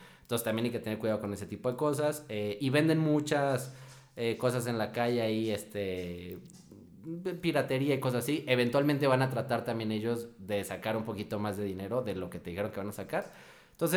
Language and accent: Spanish; Mexico; Y yo, pues como buen mexicano, dije, no, hombre